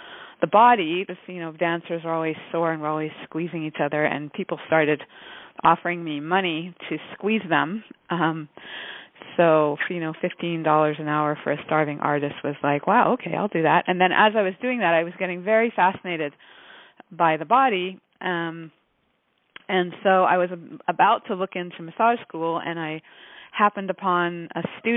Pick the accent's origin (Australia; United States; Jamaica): Jamaica; born there; also born or lived in Canada; I was born in Jamaica and studied dance, the Jamaican folk dance, from the age of four.